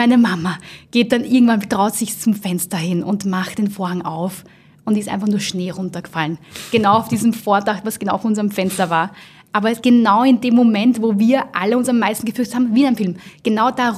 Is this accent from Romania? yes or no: yes; Romania; now in Germany; weil ich komme ja ursprünglich aus Rumänien